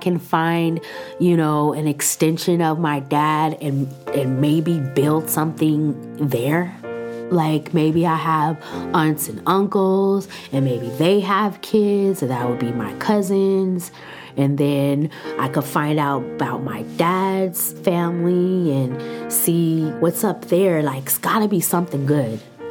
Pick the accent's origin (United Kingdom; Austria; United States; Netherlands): United States; Hawaii; I'm Hawaiian too, you know?